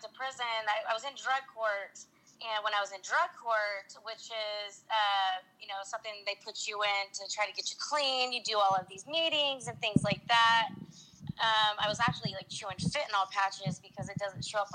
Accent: Anderson, Indiana, United States; You know, I was from Anderson, Indiana, a small town in Indiana.

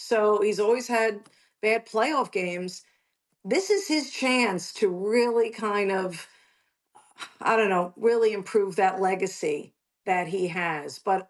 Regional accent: New York, United States; I'm American. I'm a New York girl.

